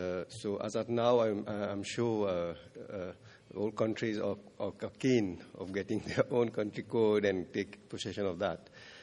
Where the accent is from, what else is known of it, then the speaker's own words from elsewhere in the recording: Mauritius; from Mauritius.